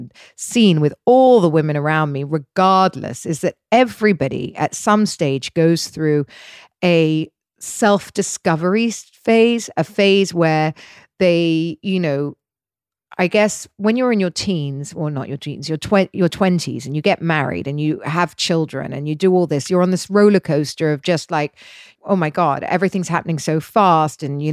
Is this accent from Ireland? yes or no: no; United Kingdom; I mean, I'm very British, right? I was in boarding school half my life.